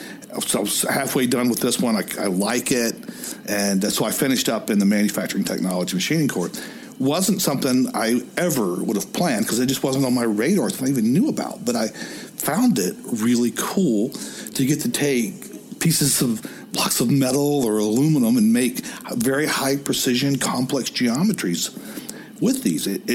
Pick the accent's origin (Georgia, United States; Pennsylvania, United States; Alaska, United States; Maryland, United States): Georgia, United States; Atlanta; accent: Southern; I grew up in the South in Atlanta, right here where we're doing the podcast. And, you know, I grew up as a Southern boy, and I had to work hard to lose that really, really deep Southern accent.